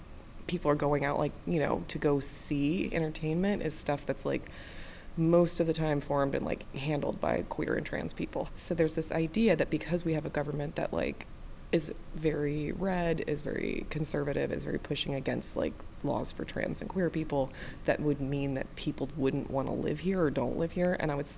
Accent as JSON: {"language": "English", "town": "Orlando", "region": "Florida", "country": "United States", "said": "I'm from Orlando and I love writing about Central Florida"}